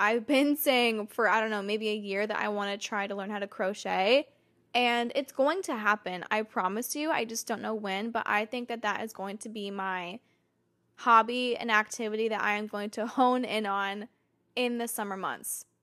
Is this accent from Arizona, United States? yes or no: yes; Arizona, United States; Now, growing up in Arizona, being outside was like kind of a punishment, but I was always outside as a kid.